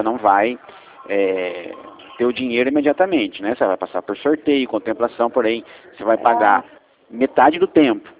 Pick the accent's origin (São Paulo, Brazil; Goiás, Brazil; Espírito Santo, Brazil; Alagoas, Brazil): São Paulo, Brazil; Mogi Guaçu; Eu sou aqui de Mogi Guaçu mesmo, tá?